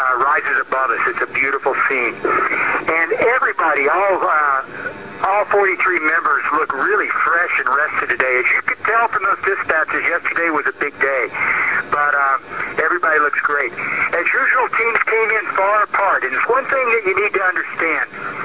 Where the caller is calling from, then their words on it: Kilimanjaro, Tanzania; I'm calling you from the Karanga camp.